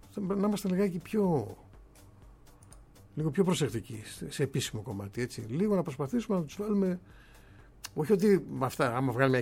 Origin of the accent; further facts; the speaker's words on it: Spathari, Central Greece, Greece; Το χωριό μου είναι ακριβώς 5 χιλιόμετρα έξω από το Μαντούδι, το σπαθάρι.